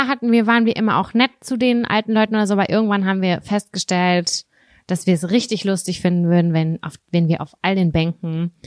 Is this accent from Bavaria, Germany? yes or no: no; Lübbecke, North Rhine-Westphalia, Germany; Und zwar habe ich damals in Lübbecke als Kind in der Nähe von der Kirche gewohnt, weißt du?